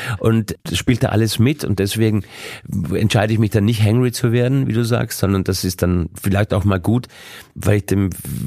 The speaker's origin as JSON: {"language": "German", "country": "Austria", "said": "Für mich als Österreicher sowieso, also Graubrot"}